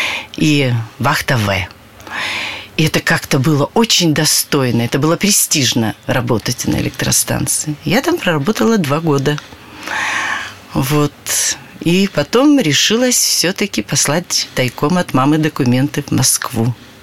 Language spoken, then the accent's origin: Russian; Ukraine; А она тоже с Украины.